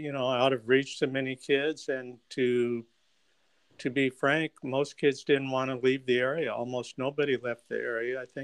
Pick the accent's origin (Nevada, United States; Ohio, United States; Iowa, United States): Iowa, United States; Well, I had an idyllic growing up. I grew up in a small farm town, about 400 people